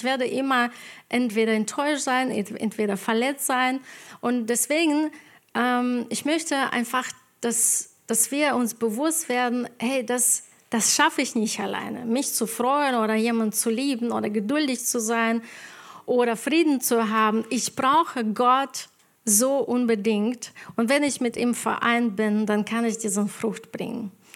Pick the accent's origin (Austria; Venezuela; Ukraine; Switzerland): Ukraine; German is a second language; now in Germany; Und ich komme aus der Ukraine. Vor 20 Jahren kam ich hierher und ich habe kein Deutsch gewusst und hier habe ich Deutsch gelernt